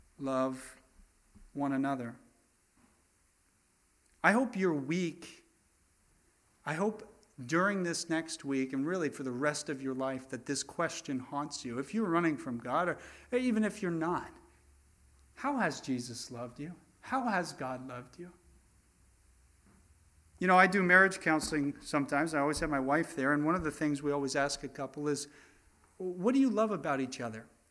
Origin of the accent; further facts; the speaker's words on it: Philadelphia, Pennsylvania, United States; I come from Philadelphia.